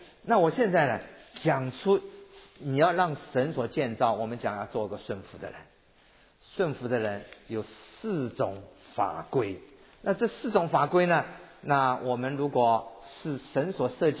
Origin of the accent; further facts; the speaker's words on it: Taiwan; 我小的时候在台湾长大啊，我十岁到十一岁的时候，我喜欢养鸽子。